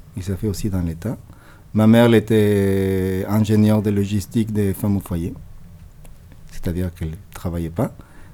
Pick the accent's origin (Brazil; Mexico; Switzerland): Mexico; French is a second language; now in France; Je viens de Mexique, je suis en France.